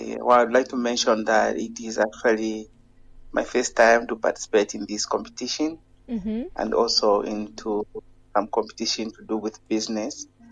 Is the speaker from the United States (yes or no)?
no; Zambia; I'm from Zambia. Mm-hmm. I'm based in Livingstone, the home of Victoria Falls.